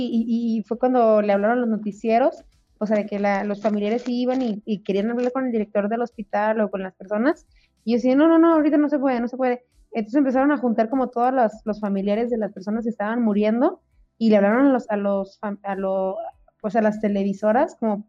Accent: Mexico; ahora sí, como buenos mexicanos, que lo barato sale caro

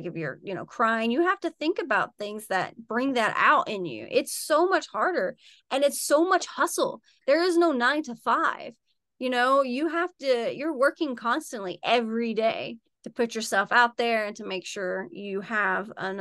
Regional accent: West Virginia, United States; Like I'm originally from West Virginia, the woods of West Virginia, very small country town.

